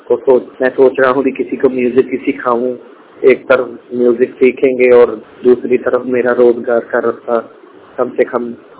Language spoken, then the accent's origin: Hindi; Amritsar, Punjab, India; और मैं अमृतसर पंजाब का रहने वाला हूँ।